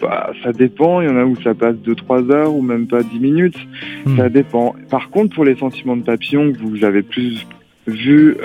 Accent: Grand Est, France; Et je suis de l'Alsace.

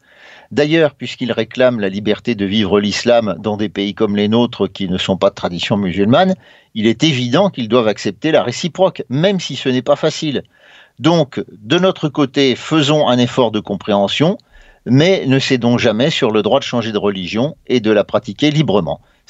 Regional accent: France; Mais chez nous, en France, quand dans une famille

